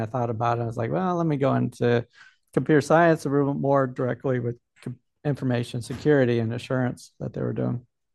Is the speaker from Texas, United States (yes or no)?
yes; Austin, Texas, United States; Central around Austin area.